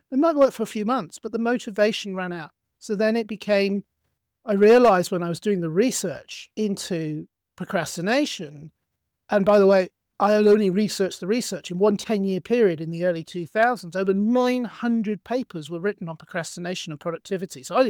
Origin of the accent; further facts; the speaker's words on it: United Kingdom; But as you can tell, I'm British and I live here in Britain.